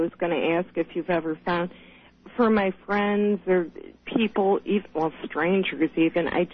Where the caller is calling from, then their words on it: Ohio, United States; from Ohio.